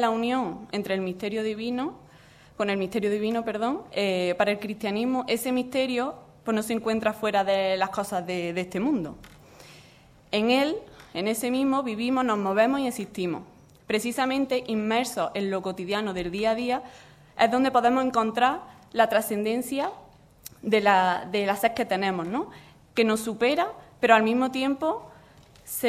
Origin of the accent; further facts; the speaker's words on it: Córdoba, Andalusia, Spain; Sí, por el acento se nos nota mucho. él es de Granada y yo soy de Córdoba. Y estamos ahora mismo liberados para la JOB a nivel estatal aquí en Madrid.